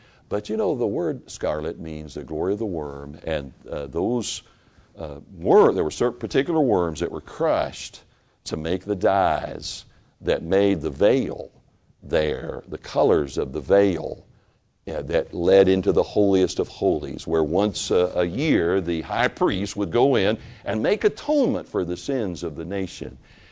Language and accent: English; Tennessee, United States; I'm from Tennessee and she never lets me forget a lot of that.